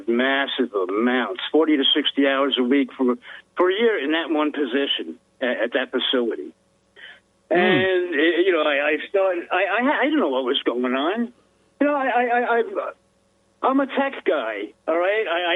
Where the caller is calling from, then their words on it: Billings, Montana, United States; I'm in Billings, Montana there, Butch.